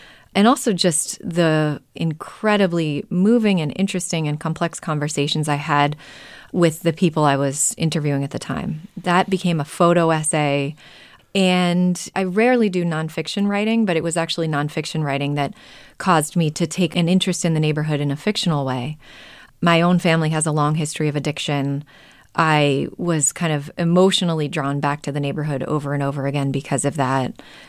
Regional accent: Massachusetts, United States; also born or lived in New York; now in Philadelphia, United States; I am not from Philadelphia. I grew up in Massachusetts. I lived in New York for a time.

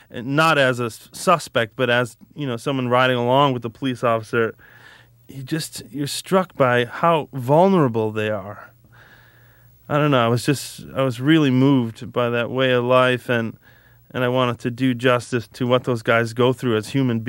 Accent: Chicago, Illinois, United States; growing up in Chicago, my license plates were always expired

